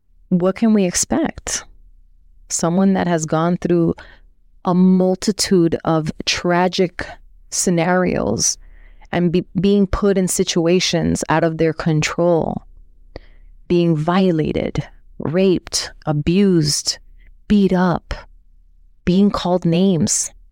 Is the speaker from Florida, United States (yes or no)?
yes; Florida, United States; If I'm not mistaken, there was a Job Corps program here in Florida. I'm from South Florida.